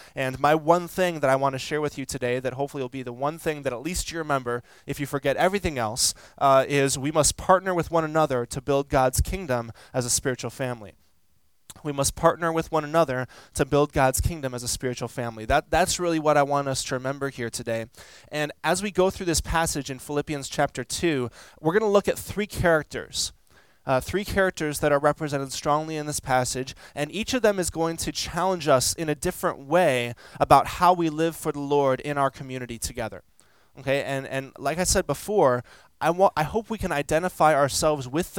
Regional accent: Houston, Texas, United States; because I'm originally from Houston. I'm used to like good meat, like good barbecue

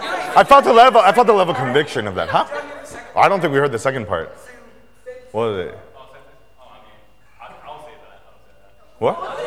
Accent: Chicago, Illinois, United States; I had the enormous, immense privilege and blessing of growing up in Chicago in the 90s.

